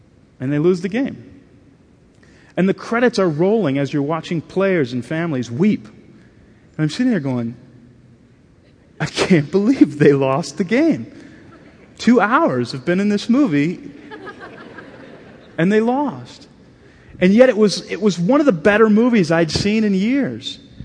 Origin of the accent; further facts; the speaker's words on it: Texas, United States; And I grew up in Texas, and I love Texas football tradition.